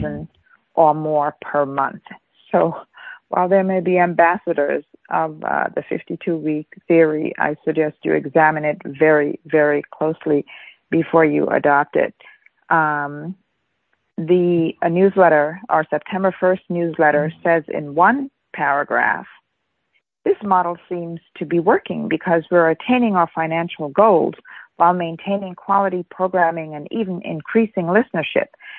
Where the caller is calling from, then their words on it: New York, United States; I'm calling from New York.